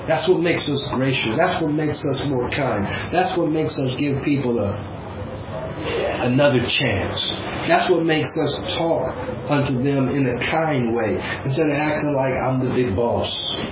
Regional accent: United States; And as an American, I have to make sure that I'm gracious and I'm kind.

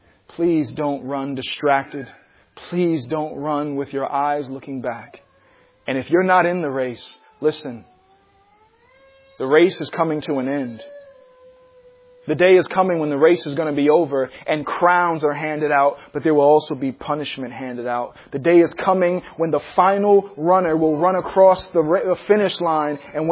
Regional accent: East Coast, United States; I grew up on the East Coast where there's snow.

